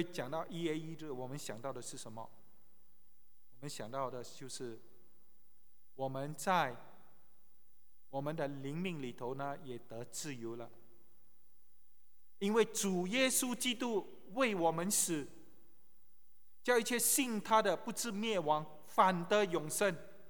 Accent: China; 当然我们不是非洲的美国人，我们是中国人

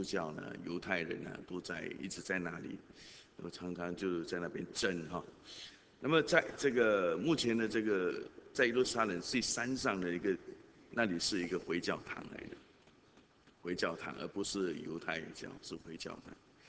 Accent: China; 就好像我们中国人什么太平盛世啊

